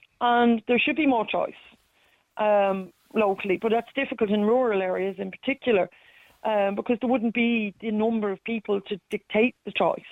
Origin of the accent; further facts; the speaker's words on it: England, United Kingdom; I grew up in England. I went to, you know, Church of England school. So my father was Protestant, my mother was atheist. So we were brought up with lots of different religions.